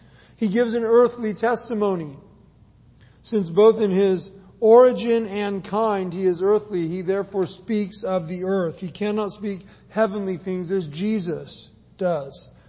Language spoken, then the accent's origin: English; San Luis Obispo, California, United States; I come from San Luis Obispo. That's where my hometown is. I grew up there. I know the town. I spent most of my upbringing in that town.